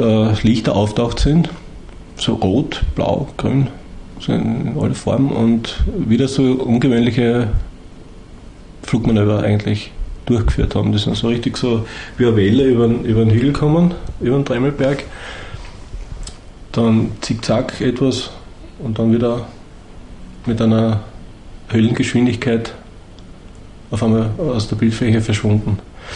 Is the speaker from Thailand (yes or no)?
no; Knittelfeld, Styria, Austria; bin aus Knittelfeld, habe damals 2003 noch am Hauptplatz 2 gewohnt und habe da eine Sicht Richtung Tremmelberg gehabt.